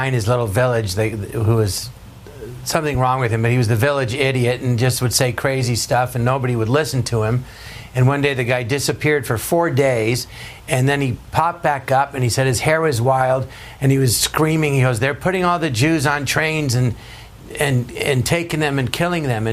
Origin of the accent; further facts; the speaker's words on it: United States; I go, no, I'm an American. And I happen to be, my religion is Jewish, and I happen to be a comedian, but I'm an American citizen